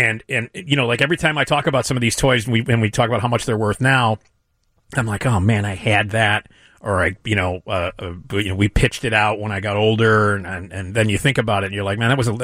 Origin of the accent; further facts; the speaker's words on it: Chicago, Illinois, United States; growing up on Addison, six blocks away from Wrigley Field with a father who's the biggest, you know, Cubs fan in the world, I was born into it.